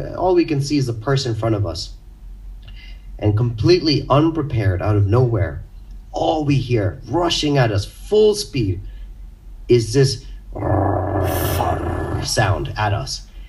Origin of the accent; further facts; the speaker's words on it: India; also born or lived in Zimbabwe; the reason I'm Indian and have this strange accent is because I spent my life growing up in different countries, 10 countries around the world.